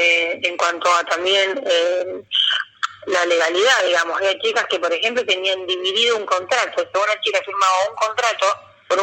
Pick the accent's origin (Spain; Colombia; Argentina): Argentina; Santa Fe; Incluso yo, por ejemplo, en particular, soy de Santa Fe Capital